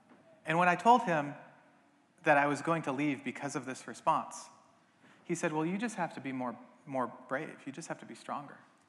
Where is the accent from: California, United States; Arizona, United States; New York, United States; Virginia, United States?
Virginia, United States; I'm also from the United States where I live in Charlottesville, Virginia.